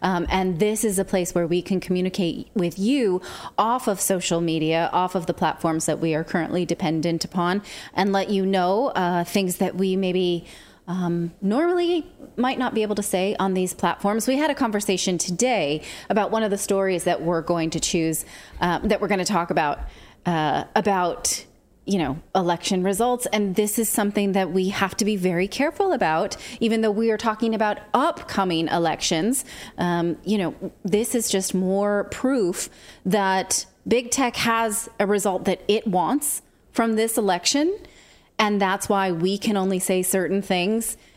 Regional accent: California, United States; because I'm from the Bay Area, we usually say the big one is the next big earthquake.

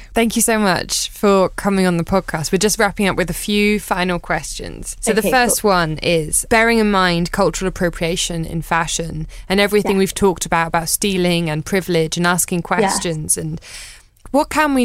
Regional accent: Brighton, South East England, United Kingdom; I'm from Brighton

